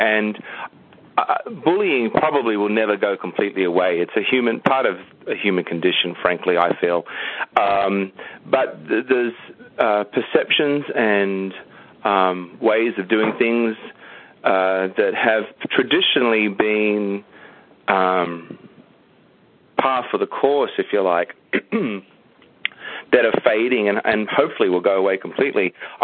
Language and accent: English; Australia; Growing up in Australia, it was just like, well, you know, it's none of my business.